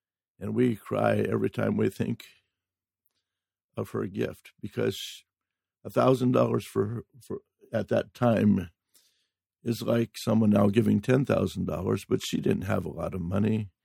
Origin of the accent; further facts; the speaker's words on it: Oregon, United States; And we were moving from California to my hometown in the state of Oregon.